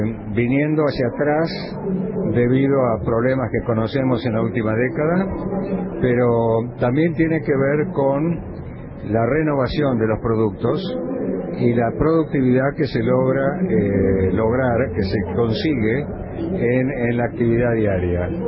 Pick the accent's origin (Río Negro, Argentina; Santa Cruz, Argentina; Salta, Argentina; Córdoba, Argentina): Río Negro, Argentina; El Bolsón; Nosotros venimos del Bolsón, Río Negro.